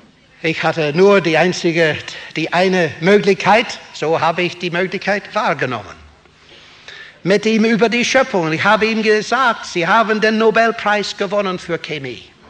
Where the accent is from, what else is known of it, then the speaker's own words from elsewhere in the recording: England, United Kingdom; German is a second language; Das ist ein sehr aktuelles Problem in meinem Heimatland in England.